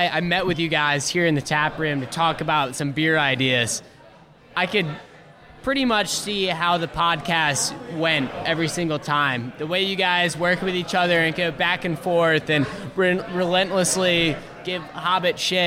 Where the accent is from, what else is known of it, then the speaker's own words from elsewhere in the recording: Richmond, Virginia, United States; You know, I grew up in Richmond. I actually grew up in a house 2 miles down the street over near the Richmond Diamond, you know, where the Flying Squirrels play.